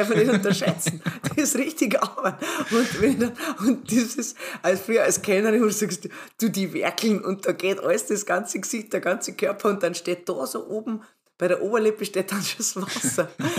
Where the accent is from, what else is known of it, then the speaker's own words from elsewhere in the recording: Bavaria, Germany; accent: Bavarian; Ich zum Beispiel, ich spreche ja nur Bayerisch.